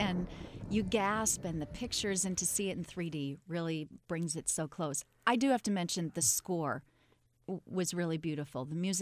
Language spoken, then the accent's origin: English; Midwest, United States; I grew up in the Midwest, so the sirens and the tornadoes and straight line winds, which were actually more scary to us than tornadoes.